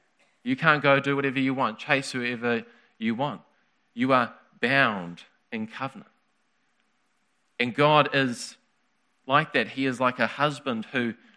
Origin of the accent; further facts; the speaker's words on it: New Zealand; I do this job, and I'm a New Zealander, and also this is my other box, religion.